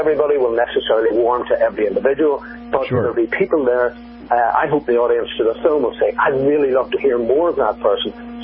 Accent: Belfast, Northern Ireland, United Kingdom; Paul happens to come from my hometown, Belfast, and he was home here a few weeks ago, and I interviewed him.

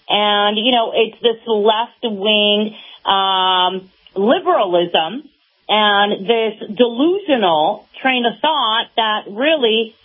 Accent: United States; as a Republican, as an American.

